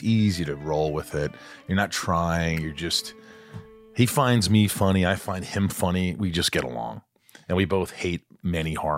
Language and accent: English; Hollywood Hills, California, United States; from the Hollywood Hills in California.